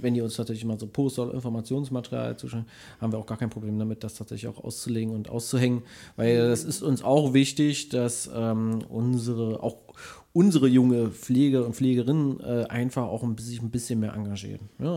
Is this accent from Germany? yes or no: yes; Berlin, Germany; Wir sind als Berliner einfach hart gescholten gerade.